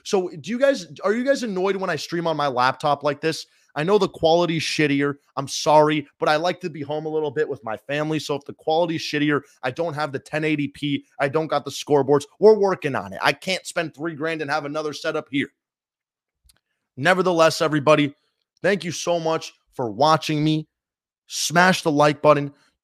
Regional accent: San Diego, California, United States; But we're all from San Diego if you're watching this stream.

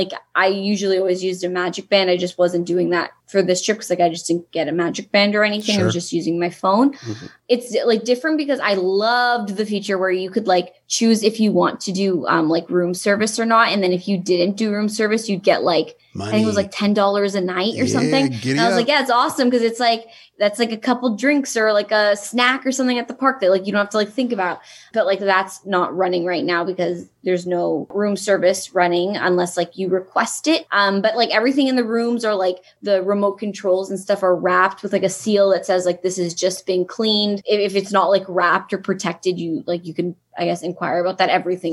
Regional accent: Toronto, Ontario, Canada; I'm from Toronto, so like the Toronto airport versus like MCO and the Orlando airport was completely different.

